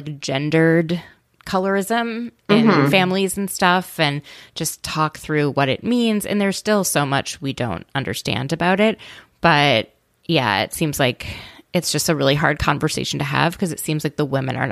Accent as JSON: {"language": "English", "region": "Midwest", "country": "United States", "tie": "born or raised there", "said": "Like, and I grew up in the Midwest, but our rabbi used to make like Seinfeld references in his sermons continuously."}